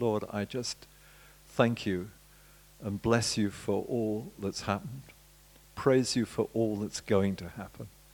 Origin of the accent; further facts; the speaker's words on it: England, United Kingdom; One of the problems about being British, or not everyone here I know is English, but we English, we're so quick to put everything down.